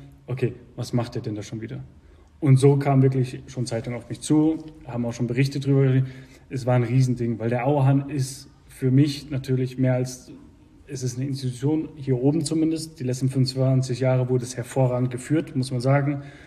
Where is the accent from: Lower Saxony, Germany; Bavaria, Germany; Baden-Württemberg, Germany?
Baden-Württemberg, Germany; Waldshut; Ich bin aus Waldshutingen. Großteil meiner Familie kommt aus der Schweiz, Luzern. Ich bin in Waldshut groß geworden.